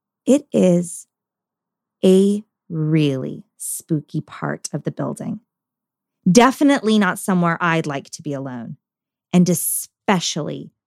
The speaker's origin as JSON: {"language": "English", "town": "Bakersfield", "region": "California", "country": "United States", "tie": "born or raised there", "said": "Today is a very special episode because it not only takes place in my hometown of Bakersfield, California"}